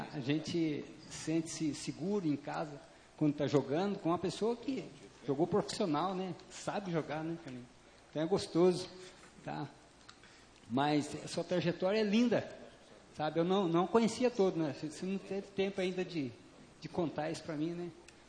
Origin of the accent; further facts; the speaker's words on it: Boa Esperança, Minas Gerais, Brazil; now in Alfenas, Brazil; Eu sou de Boa Esperança, mas eu também já sou um cidadão alfenense agora. Já tenho um novo diploma, um novo certificado de nascimento.